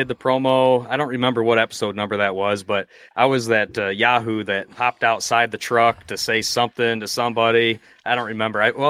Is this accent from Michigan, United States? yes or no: yes; Michigan, United States; also born or lived in Rochester, New York; So me, I am a Michigander through and through. However, I was not born in Michigan. I was born in Rochester, New York, but moved to Michigan before I turned 1 year old. So, you know, I'm a Michigander.